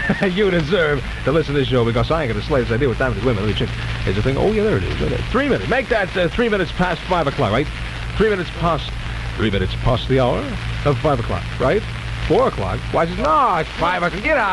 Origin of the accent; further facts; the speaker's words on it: New York City, New York, United States; from New York City, one of the good guys on a great station there.